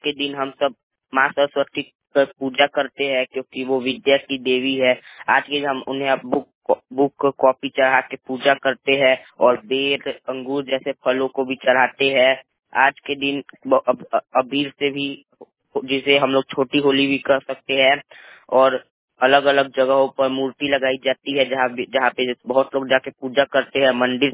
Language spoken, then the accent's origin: Hindi; Siwan, Bihar, India; और मैं सिवान से हूँ।